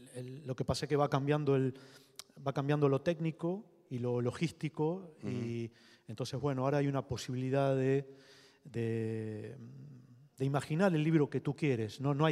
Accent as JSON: {"language": "Spanish", "country": "Argentina", "also_born_or_lived": "Barcelona / Cádiz", "moved": "yes", "lives_now": "Madrid, Spain", "said": "soy argentino y vivo en España hace 25 años. He vivido en Barcelona y ahora vivo en Madrid. He vivido en Cádiz, en el sur."}